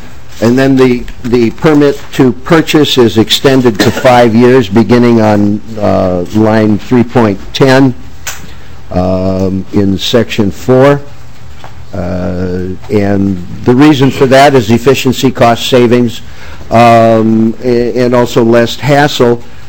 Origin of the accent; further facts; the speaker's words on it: Faribault, Minnesota, United States; I'm from Faribault, Minnesota.